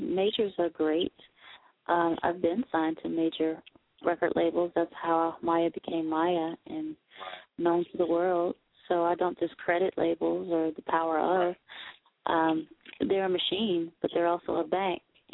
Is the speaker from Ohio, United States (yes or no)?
no; Washington, District of Columbia, United States; I started my organization as a nonprofit in my hometown, Washington, D.C.